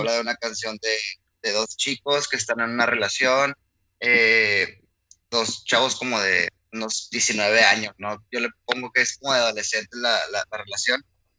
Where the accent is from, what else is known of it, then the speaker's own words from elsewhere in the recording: Mexico; que es el regional mexicano de donde yo soy